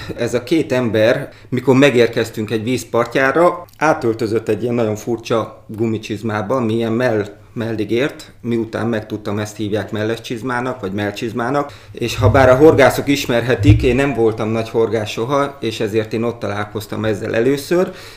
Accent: Miskolc, Borsod-Abaúj-Zemplén, Hungary; Úgyhogy én Miskolcon nőttem fel, és egyetemre kerültem ide.

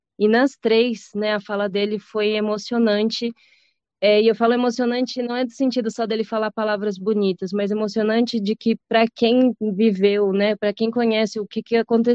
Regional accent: Brazil; destaques positivos é essa minha perspectiva enquanto brasileira, né?

